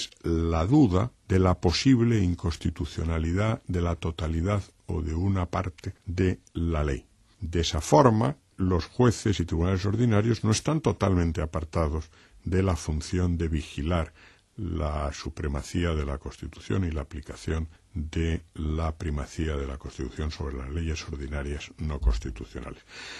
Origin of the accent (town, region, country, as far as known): Spain